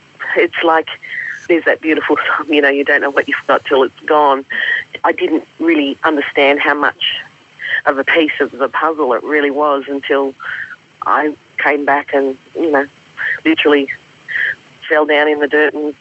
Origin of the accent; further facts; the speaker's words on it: Sydney, New South Wales, Australia; growing up in Sydney and sort of, blending in with that lifestyle